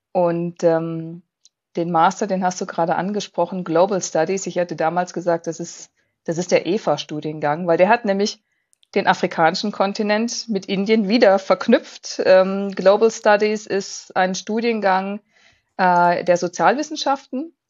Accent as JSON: {"language": "German", "town": "Freiburg", "region": "Baden-Württemberg", "country": "Germany", "also_born_or_lived": "Ivory Coast", "said": "Ja, also ich komme aus Freiburg erstmal, und was mich fürs Leben geprägt hat, war meine Kindheit an der Elfenbeinküste. Da bin ich in die Grundschule gegangen"}